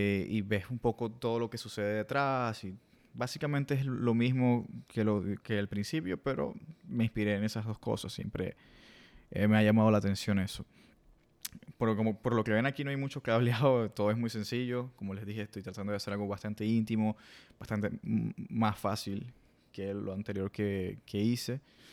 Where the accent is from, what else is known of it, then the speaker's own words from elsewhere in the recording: Venezuela; me inspiré en Venezuela, que es de donde soy